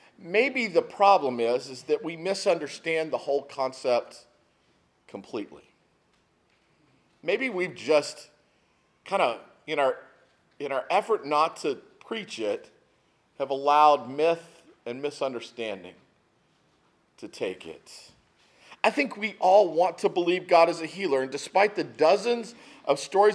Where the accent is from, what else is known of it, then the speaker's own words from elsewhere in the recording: El Paso, Texas, United States; Growing up in El Paso, that's the holiday of my people.